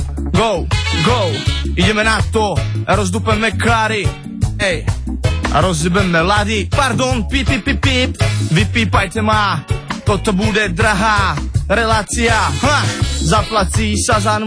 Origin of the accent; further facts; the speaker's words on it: Trnava, Trnava Region, Slovakia; Som z Trnavy